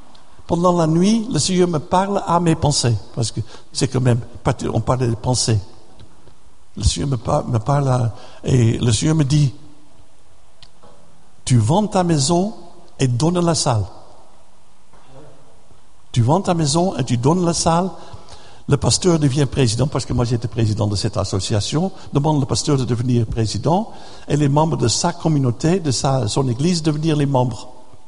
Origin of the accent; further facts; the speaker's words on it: Netherlands; French is a second language; now in France; Ça m'intéressait parce que je suis de la Hollande. J'aime les jardins. Et je n'avais jamais un jardin en France.